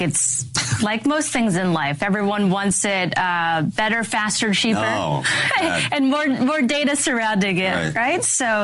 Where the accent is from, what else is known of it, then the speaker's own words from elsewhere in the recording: Midwest, United States; Working hard is in my bones. I grew up in the Midwest, similar to you.